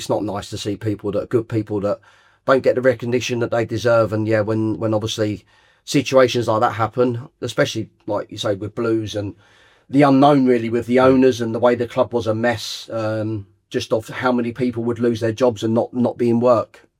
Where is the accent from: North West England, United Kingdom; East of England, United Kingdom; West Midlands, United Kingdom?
East of England, United Kingdom; Watford; Yeah, so I was a young lad growing up in Watford.